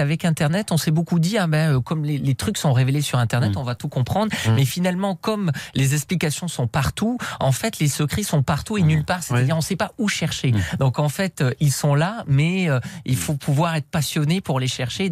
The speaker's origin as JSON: {"language": "French", "region": "Nouvelle-Aquitaine", "country": "France", "said": "Entre Pau et Lourdes."}